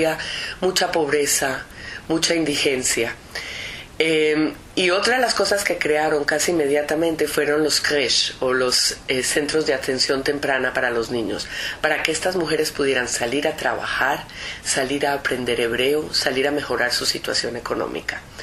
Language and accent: Spanish; Colombia; now in Israel; yo soy originalmente de Colombia y vivo en Israel.